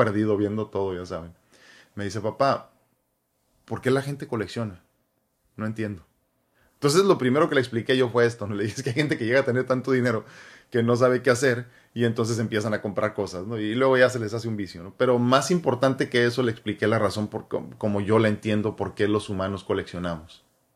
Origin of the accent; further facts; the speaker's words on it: Mexico; te siento como mexicano, como persona, como humano